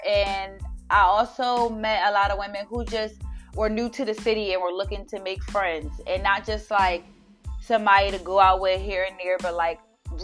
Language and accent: English; Darby Township, Pennsylvania, United States; moved away as an adult; also born or lived in Philadelphia; now in Dallas, United States; I was born in Philadelphia, raised in the small suburbs outside of Philadelphia called Darby Township, and then I moved back to Philly as an adult until I was 26 years old.